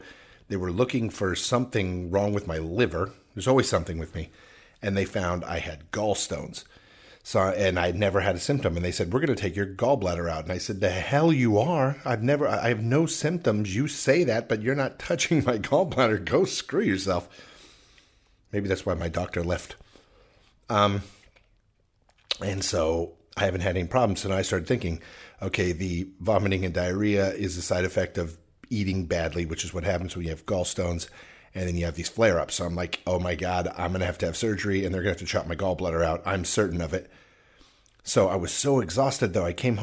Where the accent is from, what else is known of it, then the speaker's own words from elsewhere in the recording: Alabama, United States; my mom is from Alabama. I'm from Alabama. The whole family's from Alabama